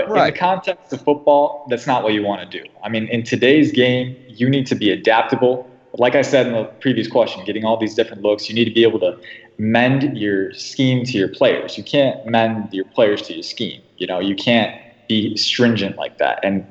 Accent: Michigan, United States; I'm from Michigan, so that's kind of like a pit of sorrow right there.

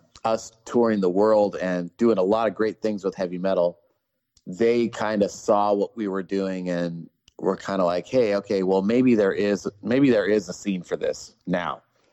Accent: Ventura, California, United States; I grew up in Southern California, Ventura to be exact.

